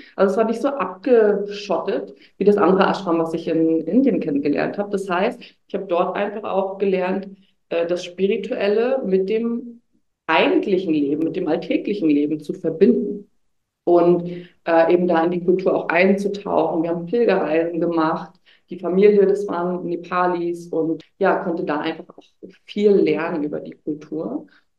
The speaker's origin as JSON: {"language": "German", "country": "Germany", "lives_now": "India", "said": "Und es ist aber für mich jedes Mal so, wenn ich in Deutschland bin, es ist meine Heimat."}